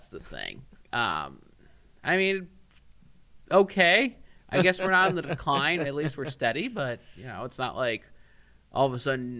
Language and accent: English; Illinois, United States; I'm born and raised in Illinois, so Wisconsin. A little bit more dairy cows, but still a lot of fields.